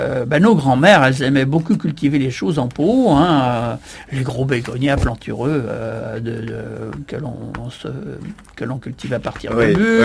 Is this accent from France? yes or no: yes; Pays de la Loire, France; enfin dans ma région natale en Vendée, on appelait ça du contre-coup